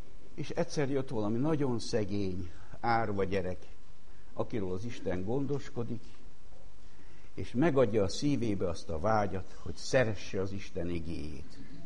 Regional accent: Hungary; olyan missziómunkások, akik részben Magyarországról jöttünk át

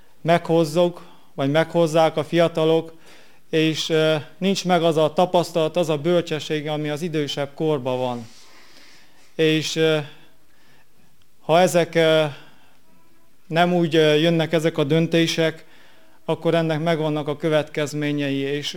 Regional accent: Crasna, Sălaj, Romania; otthon eltölthessek Krasznán, és nagyon jól éreztem magam, és nagyon jó volt ismét a régi dombokat és fákat látni, amit felnőttem.

